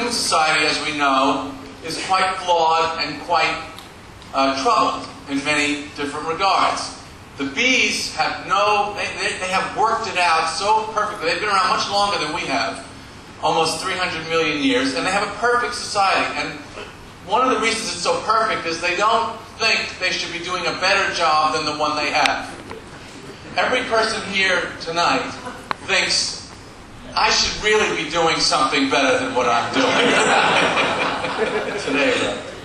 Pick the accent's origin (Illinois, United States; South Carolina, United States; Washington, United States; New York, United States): New York, United States; Now, for a Jewish boy growing up on Long Island, to have dinner with Steven Spielberg, this is like being bar mitzvah twice.